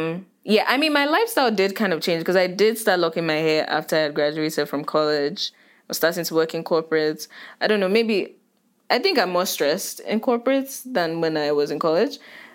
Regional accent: Nigeria; now in United States; growing up in Nigeria

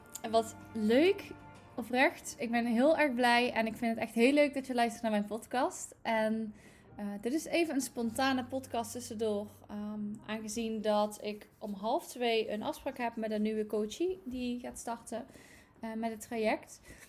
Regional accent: Limburg, Netherlands; Ik kom uit Limburg.

